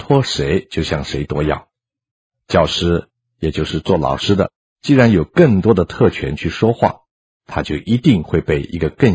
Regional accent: China; 我们中国人也说，星星之火可以燎原

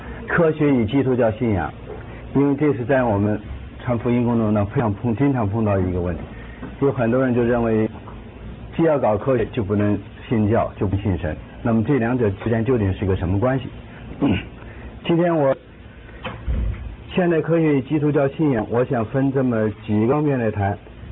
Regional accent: China; 我是从大陆来的

